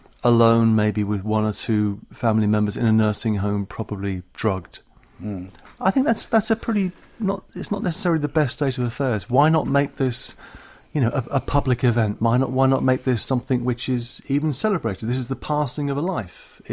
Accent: Liverpool, North West England, United Kingdom; I'm from Liverpool originally.

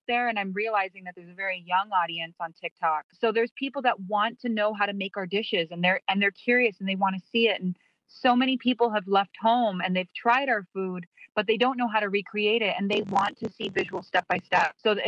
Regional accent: Guam; also born or lived in Germany; I moved from Germany. My dad was in the U.S. Army, and we moved when he retired from Germany to Guam in 1992.

